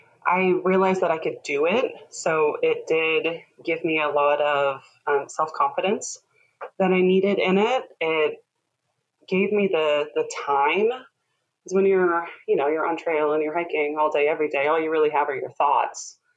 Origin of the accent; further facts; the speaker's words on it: Minnesota, United States; also born or lived in Illinois, United States; now in Portland, United States; Well, I am a Midwesterner at heart. I grew up in the Midwest, Minnesota and Illinois. So all my family, my roots are there, but I moved out to Oregon moved west, I guess, in like 2005